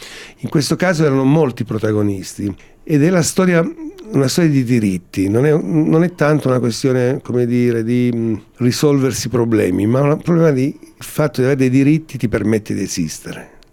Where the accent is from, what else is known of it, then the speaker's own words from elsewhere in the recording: Polistena, Calabria, Italy; born there; No, dove io sono nato? Io sono nato a Polistena, appunto.